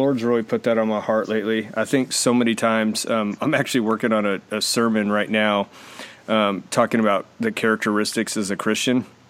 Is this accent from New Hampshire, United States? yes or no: no; Arizona, United States; also born or lived in New Mexico; now in Texas, United States; I grew up in Arizona, and we lived in New Mexico for 10 years. And then when we came to Texas